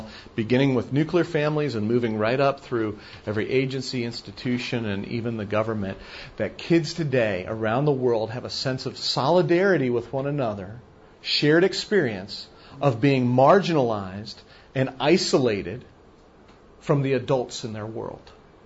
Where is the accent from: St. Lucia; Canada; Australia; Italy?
Australia; I grew up in Australia, things that my friends in the United States or family in the United States were watching on TV